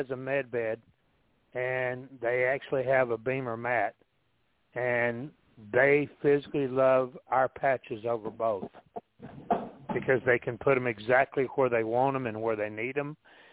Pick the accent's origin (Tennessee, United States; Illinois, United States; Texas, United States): Tennessee, United States; Cleveland; in my hometown called Cleveland, Tennessee